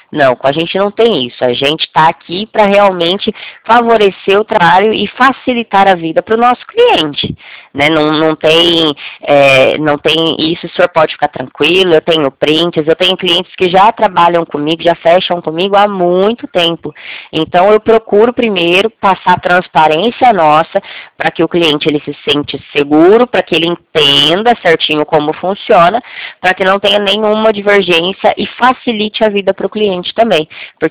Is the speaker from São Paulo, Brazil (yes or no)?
yes; Americana, São Paulo, Brazil; Eu sou de Americana, São Paulo.